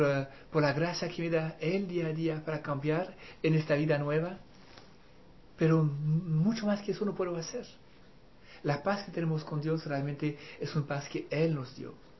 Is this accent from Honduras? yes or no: no; Chile; Yo hablo como chileno, imagínense.